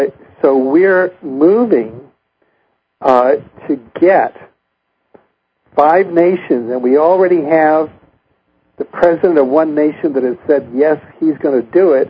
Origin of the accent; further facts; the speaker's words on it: Cuba; I was raised in Cuba because my mother's side of the family was Cuban